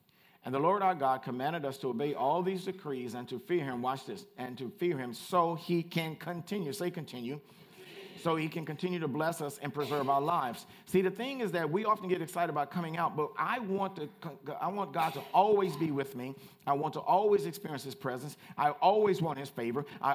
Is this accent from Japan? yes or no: no; Louisiana, United States; Now, I'm from Louisiana. We don't care about fashion in Louisiana.